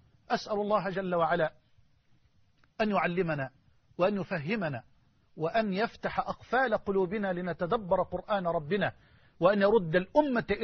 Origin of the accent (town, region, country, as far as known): Egypt